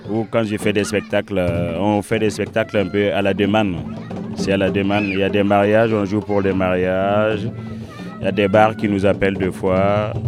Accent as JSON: {"language": "French", "town": "Beauvoir-sur-Niort", "region": "Nouvelle-Aquitaine", "country": "France", "said": "Je viens de Beauvoir-sur-Niort."}